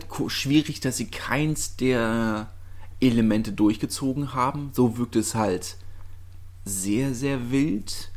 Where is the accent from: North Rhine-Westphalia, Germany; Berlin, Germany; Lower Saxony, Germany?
Berlin, Germany; für mich als Berliner und Herthaner